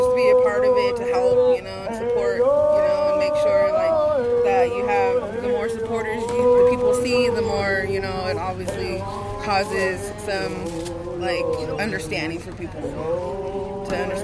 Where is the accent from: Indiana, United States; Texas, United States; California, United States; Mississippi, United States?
California, United States; Santa Rosa; from California, Santa Rosa, California.